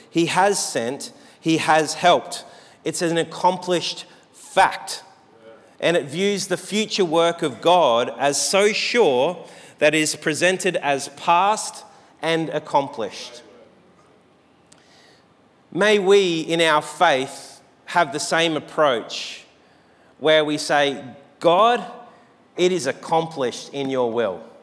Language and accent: English; Sunshine Coast, Queensland, Australia; I grew up on the Sunshine Coast, and my good friend owned Mr. Whippy.